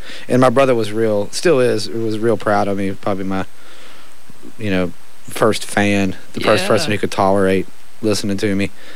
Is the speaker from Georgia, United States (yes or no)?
no; Vicksburg, Mississippi, United States; I'm originally from Vicksburg, Mississippi.